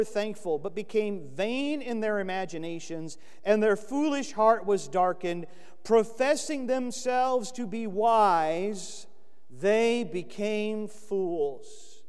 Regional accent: Florida, United States; Remember when I was a kid growing up in Florida, you know, you'd walk into a room in the middle of the night, turn a light on

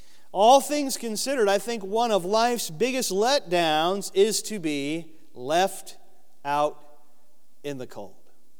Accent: Florida, United States; When I was a kid in my neighborhood growing up in Florida, I had one friend who was a year older than me, lived across the street

